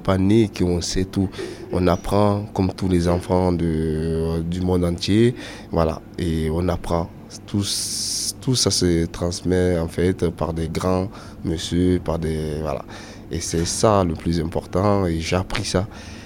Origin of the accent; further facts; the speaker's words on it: Guinea; first language Susu; je suis soussou avant tout parce que. C'est ma langue natale et donc du coup c'est plus c'est pour ça que je le transmets la danse soussou et les rythmes malinkés et les rythmes traditionnels de Guinée.